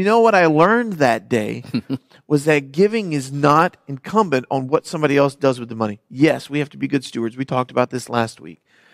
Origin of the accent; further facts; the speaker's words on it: United States; And that's hard for me because I'm an American.